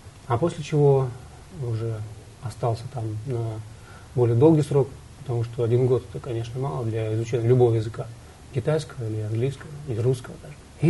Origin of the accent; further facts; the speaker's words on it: Rostov Oblast, Russia; родом я с Ростовской области. Родители мои переехали в Ленинградскую область уже больше 15 лет назад.